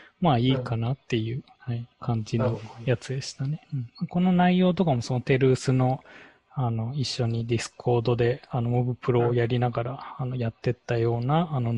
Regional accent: Saitama, Japan; 最終的にその予測するのは、埼玉ですね。私の実家の方が、そういうゴルフ場とか多いんで

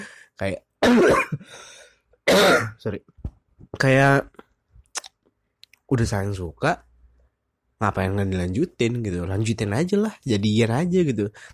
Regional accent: Bandung, West Java, Indonesia; Tapi kalau karena gue orang Bandung ya, jadi gue tuh di kampus gak manggil kakak atau adik.

